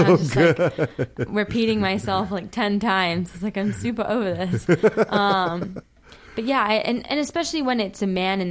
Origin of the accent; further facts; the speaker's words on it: England, United Kingdom; I mean, I'm from England.